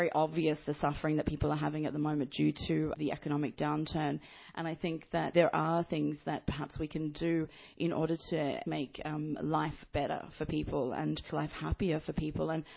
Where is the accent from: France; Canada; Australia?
Australia; Gerogery, New South Wales; now in Ireland; I'm not from Ireland originally. I'm from Australia. I've been living in Ireland for the last 8 years. I come from a little country town in Australia called Gerogery. It's on the border of New South Wales and Victoria. It's just north of Melbourne.